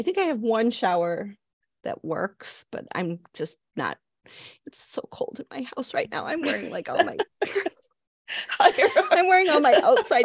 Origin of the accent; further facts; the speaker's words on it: Chicago, Illinois, United States; I grew up in Chicago area, so everyone was insulated.